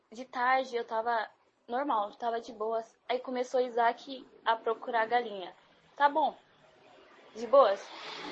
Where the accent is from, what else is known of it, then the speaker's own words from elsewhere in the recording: São Paulo, Brazil; E eu sou paulista.